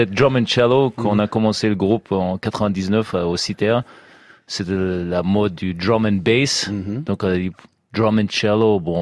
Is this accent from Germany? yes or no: yes; Berlin, Germany; mon premier vinyle acheté à Berlin, ma ville natale